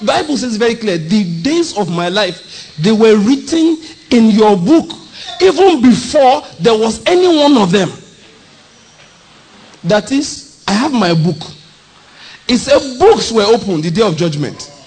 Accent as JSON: {"language": "English", "region": "Ondo", "country": "Nigeria", "said": "People say, how come? I said, I'm from Ondo State. That's how come. That we don't do anything else there. But go to school."}